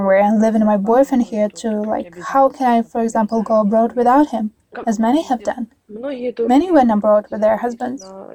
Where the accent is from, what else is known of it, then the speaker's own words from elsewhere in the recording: Kharkiv, Kharkiv Oblast, Ukraine; I'm from Kharkiv.